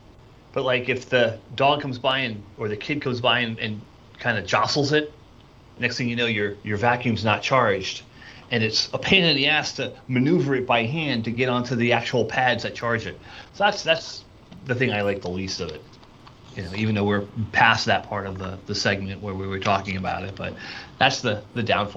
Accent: New York, United States; now in Florida, United States; close to New York City and eventually moving to Florida, I wanted my children to have as much experience as I had growing up near New York City.

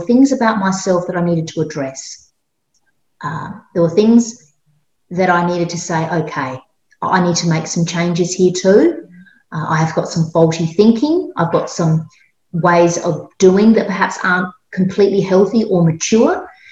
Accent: Australia; I am, as you've mentioned before, in Australia. I'm an Aussie.

